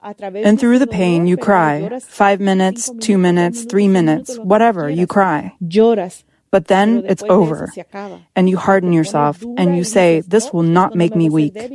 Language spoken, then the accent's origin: English; El Salvador; I grew up in El Salvador, and in El Salvador, they say what happens when you cross the threshold of your house stays inside your house.